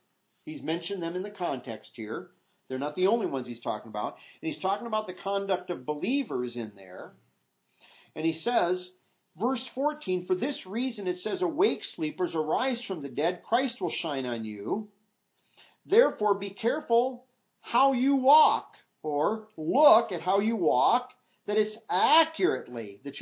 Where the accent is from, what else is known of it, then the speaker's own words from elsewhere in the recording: Iowa, United States; My wife and I come from Iowa.